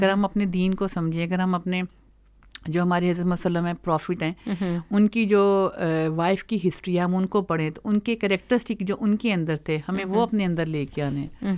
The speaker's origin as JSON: {"language": "Urdu", "town": "Shahdara", "region": "Punjab", "country": "Pakistan", "moved": "yes", "said": "جب ہم پاکستان میں تھے, میں ایک گلی سے تعلق رکھتی ہوں شاہدرہ سے"}